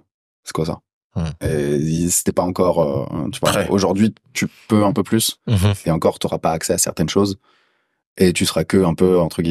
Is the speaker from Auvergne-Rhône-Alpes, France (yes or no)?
no; Massy, Île-de-France, France; Rappelle-toi, je t'ai dit tout à l'heure, j'ai grandi à Massy.